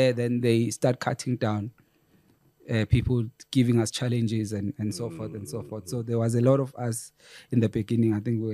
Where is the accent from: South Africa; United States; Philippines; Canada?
South Africa; Empangeni, KwaZulu-Natal; So I'm from Empangeni, bra.